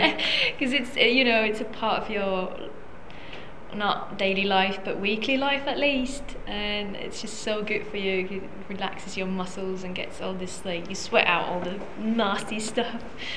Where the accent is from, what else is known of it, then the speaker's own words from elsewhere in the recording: northern Finland, Finland; English is a second language; I'm from Finland. I'm from the northern part of Finland, which is important because, you know, people speak differently there than in the southern part of Finland. And we were also taught English from the age of 7.